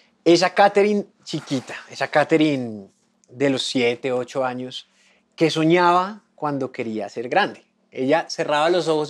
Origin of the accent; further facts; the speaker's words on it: Neiva, Huila, Colombia; Yo soy de Neiva, me acuerda la casa de Neiva